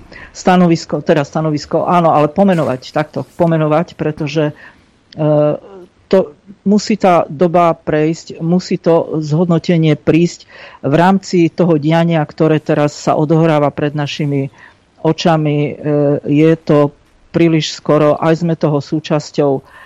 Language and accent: Slovak; Považská Bystrica, Trenčín Region, Slovakia; Ja som pôvodne z Považskej Bystrice, nemám to prečo tajiť.